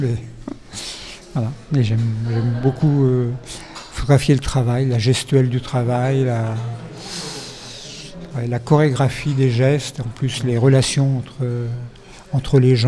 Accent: Centre-Val de Loire, France; moved away; Moi, je viens du Loiret, de la campagne, et puis je suis monté à Paris faire du cinéma

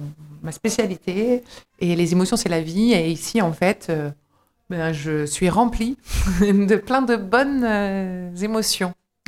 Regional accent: Lille, Hauts-de-France, France; je ne suis pas douaisienne, je suis lilloise, je ne connaissais pas du tout.

